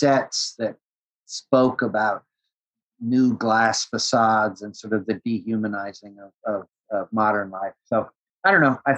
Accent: New York City, New York, United States; I grew up in New York, and my parents were pretty cultured

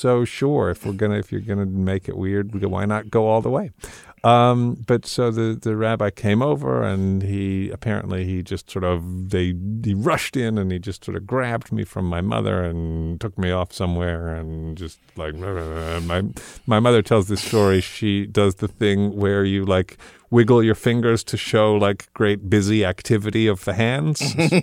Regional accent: London, United Kingdom; I grew up I was born in London, England

